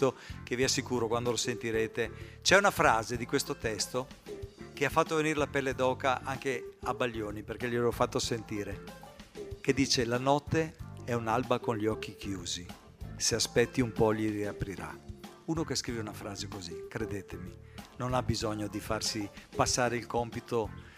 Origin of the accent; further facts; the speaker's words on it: Treviso, Veneto, Italy; mi sono di Treviso